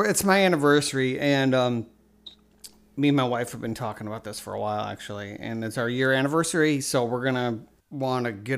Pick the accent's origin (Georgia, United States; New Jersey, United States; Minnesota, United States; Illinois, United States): Illinois, United States; Chicago; We're from Chicago.